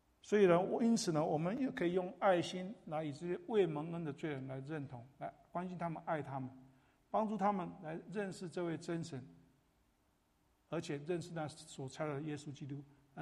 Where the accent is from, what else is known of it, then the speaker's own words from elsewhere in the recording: China; 中国人即使再聪明呢，大概西方解决不了的神学问题我们也没办法解决